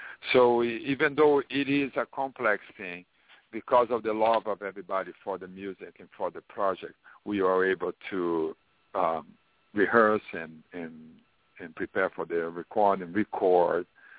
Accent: Brazil; English is a second language; now in United States; Even though we came from Brazil here, we are very blessed to be in the same area

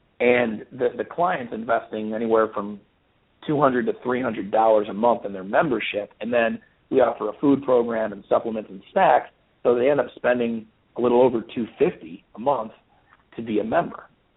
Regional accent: New York, United States; now in Alabama, United States; I'm from New York and I live in Alabama, so I already have a reputation down here of being a faster talker and mover than everybody.

